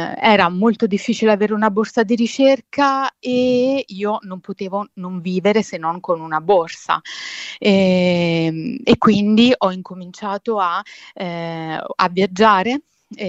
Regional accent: Naples, Campania, Italy; now in Milan, Italy; quando mi sono trasferita da Napoli a Milano, Milano per me è stato l'incontro con tutto, con un senso di libertà

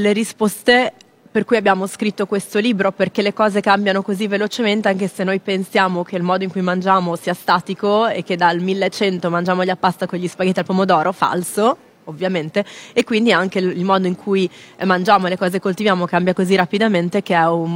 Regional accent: Friuli-Venezia Giulia, Italy; io ci andavo con la zia a raccogliere le erbe, sono del Friuli

